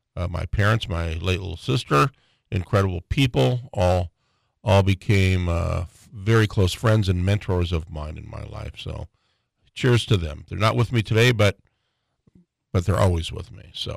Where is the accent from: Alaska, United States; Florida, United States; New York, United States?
Alaska, United States; Fairbanks; And so that's how I grew up here in Fairbanks.